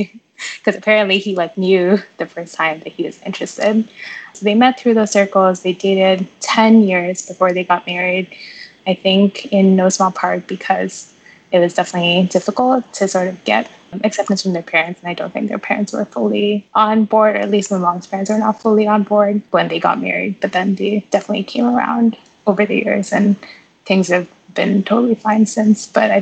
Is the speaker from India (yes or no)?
yes; India; growing up in India